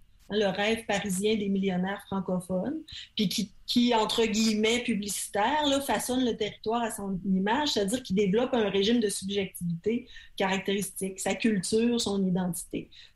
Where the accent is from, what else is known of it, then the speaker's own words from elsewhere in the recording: Quebec, Canada; c'est plutôt dans le changement d'usage du maître chez nous au Québec